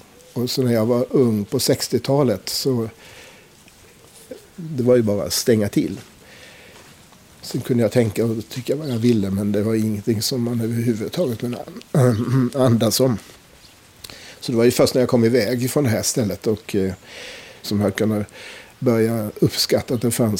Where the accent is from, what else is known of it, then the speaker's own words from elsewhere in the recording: Sweden; born there; Nu är jag född då i den mest bakåtsträvande delen av Sverige, får man då säga.